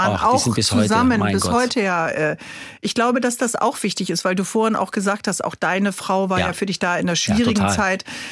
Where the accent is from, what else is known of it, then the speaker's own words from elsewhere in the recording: Bremen, Germany; Ich komme ja aus Bremen, ich musste immer an diese kalte, graue Nordsee, es war ganz schrecklich.